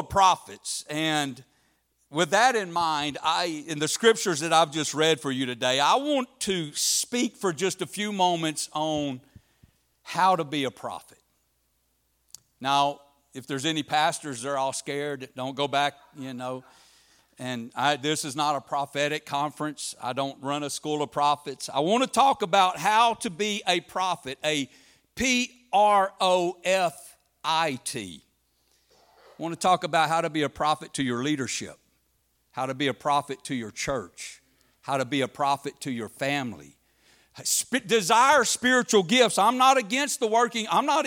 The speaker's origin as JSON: {"language": "English", "region": "Texas", "country": "United States", "lives_now": "Wisconsin, United States", "said": "I'm not from Wisconsin. I am from deep southeast Texas, the swampy piney woods of Texas."}